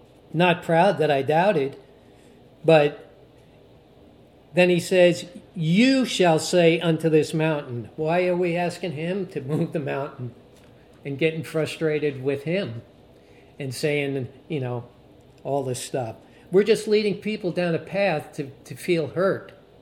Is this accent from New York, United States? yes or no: yes; New York, United States; I'm from New York.